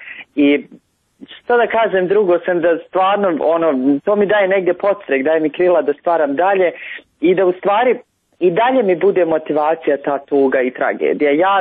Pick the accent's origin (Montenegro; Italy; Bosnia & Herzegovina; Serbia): Montenegro; Cetinje; uspomene na moga djeda, na djetinjstvo provedeno u Cetinju